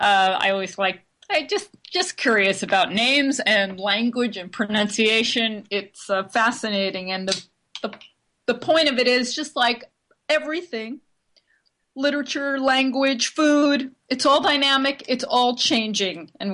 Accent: New York, United States; also born or lived in California; I live in New York right now, and I'm from New York, but I was living in California for about 9 years

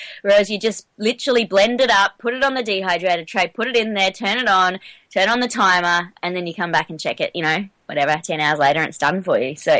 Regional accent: Australia; I'm the Aussie, and I say it as an Aussie.

